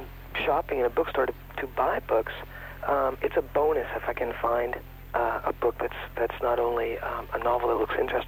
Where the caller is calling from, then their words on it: Montreal, Quebec, Canada; Montreal.